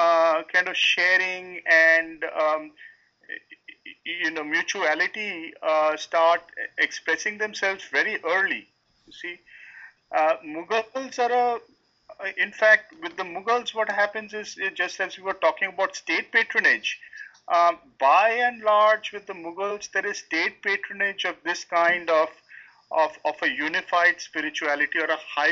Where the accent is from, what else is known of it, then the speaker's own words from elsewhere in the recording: India; We have pride in being Indian, belonging to India as a nation, so to say.